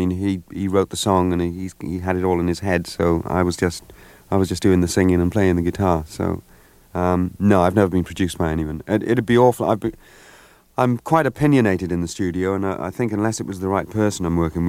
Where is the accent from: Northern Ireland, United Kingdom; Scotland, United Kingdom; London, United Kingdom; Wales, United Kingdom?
Wales, United Kingdom; Cardiff; what it was about 40 miles from my hometown of Cardiff.